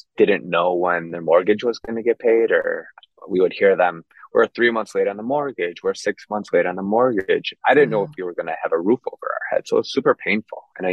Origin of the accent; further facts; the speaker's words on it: Chicago, Illinois, United States; also born or lived in West Virginia; I went to a super, super small school in West Virginia. I'm from Chicago. So I wanted to get away from home.